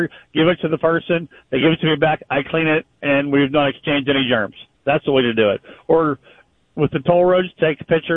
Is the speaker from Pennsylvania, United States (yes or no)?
yes; Pennsylvania, United States; Well, and I am from Pennsylvania. I live in Pennsylvania, but I travel all over.